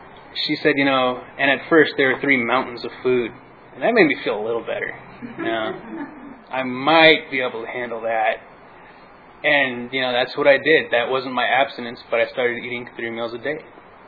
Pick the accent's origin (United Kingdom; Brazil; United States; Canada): United States; California; And I'm from the Inland Empire. You know, I stereotype people if they, and in the Inland Empire, if you've lost weight, you know, we think you're on speed.